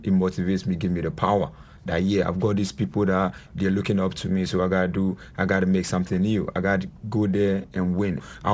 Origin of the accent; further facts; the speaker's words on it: Bukom, Greater Accra, Ghana; I fight for my people because I grew up in Buko, you know, the era, and I've got the passion.